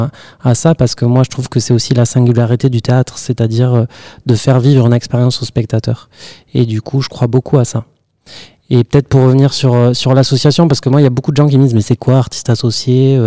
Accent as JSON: {"language": "French", "town": "Agen", "region": "Nouvelle-Aquitaine", "country": "France", "tie": "born there", "also_born_or_lived": "Lyon / Paris", "said": "Je suis né à Agen."}